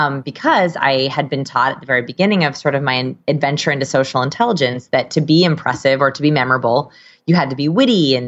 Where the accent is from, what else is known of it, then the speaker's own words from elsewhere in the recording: Portland, United States; I'm in marketing and I've been doing it for about 5 years and I grew up here in Portland